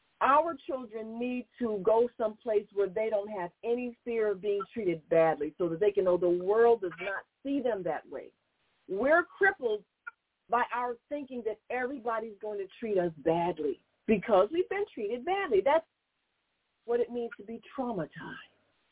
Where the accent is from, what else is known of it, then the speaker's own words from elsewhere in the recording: United States; born there; and I explained that I was born in America